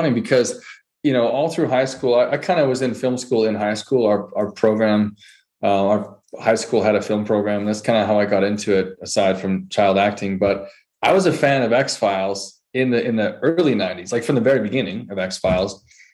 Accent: Canada; growing up in Canada there, if you're a PA, you're in the DGC, the Directors Guild.

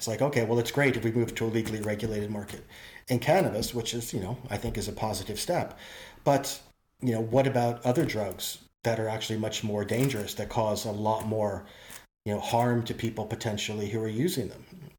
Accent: Canada; And now Canada, you know, obviously a big country, my home country, moving to legalize cannabis.

